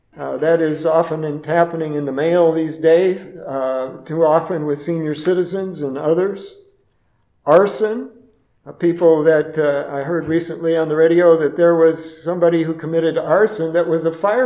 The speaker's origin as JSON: {"language": "English", "town": "Minneapolis", "region": "Minnesota", "country": "United States", "tie": "born or raised there", "said": "I remember growing up in North Minneapolis when we went to church there"}